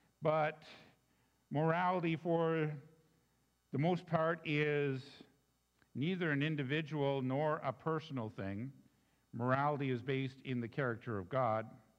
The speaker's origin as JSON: {"language": "English", "country": "Canada", "said": "Being Canadian means living in a way where we get along with each other, even if we don't believe the same thing."}